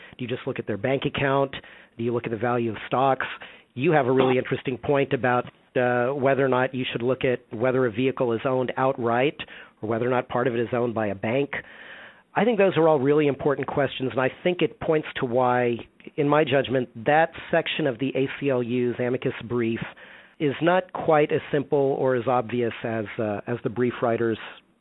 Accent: Texas, United States; I'm from Texas, just like you, by the way, you really need your car to get to work.

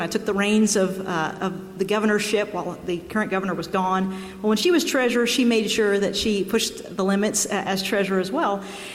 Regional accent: Kentucky, United States; is a case from the 1960s where there was a Kentucky state senator who was elected from Pike County. I'm from Floyd County, so right next door.

